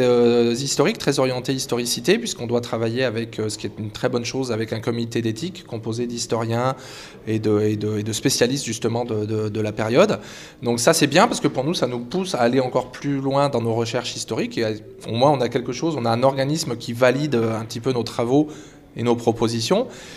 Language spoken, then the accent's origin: French; Hauts-de-France, France; Et tout simplement, on est du Nord, donc on a commencé par organiser des manifestations historiques dans le Nord.